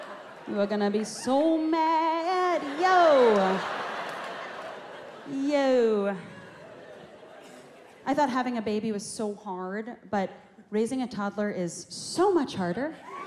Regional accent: New York, United States; now in Florida, United States; So during COVID, my parents sold the house I grew up in on Long Island and moved down to Florida full time.

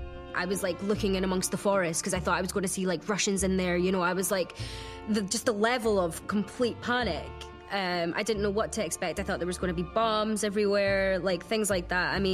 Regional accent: Dundee, Scotland, United Kingdom; and I'm from Dundee in Scotland.

